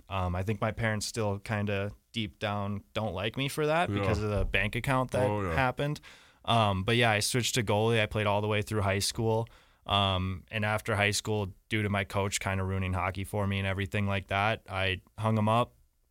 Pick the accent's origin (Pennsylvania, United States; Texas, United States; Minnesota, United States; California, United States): Minnesota, United States; Cottage Grove; So I'm originally from right outside of the Twin Cities in Minnesota, a little smaller town called Cottage Grove